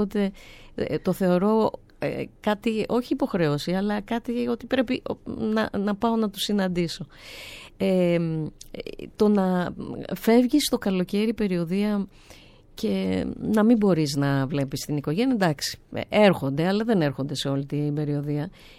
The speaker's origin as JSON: {"language": "Greek", "region": "Crete", "country": "Greece", "said": "στην Κρήτη, στην πατρίδα μου."}